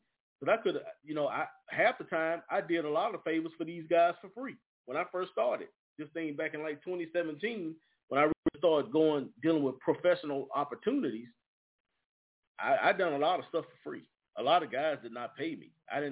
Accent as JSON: {"language": "English", "country": "United States", "tie": "born or raised there", "said": "I grew up in the United States. I had the opportunity to be exposed to American football and a lot of other things."}